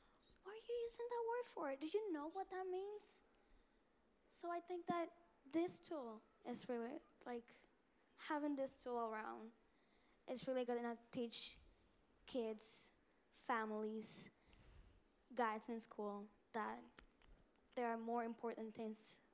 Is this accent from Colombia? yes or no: no; Dominican Republic; now in United States; I come from Dominican Republic. I came to the US 3 years ago.